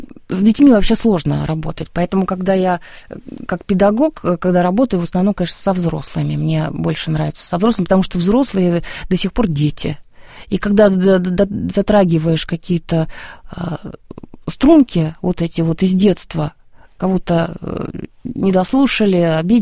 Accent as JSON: {"language": "Russian", "region": "Saint Petersburg", "country": "Russia", "tie": "born or raised there", "said": "То есть мое детство прошло в Питерской консерватории."}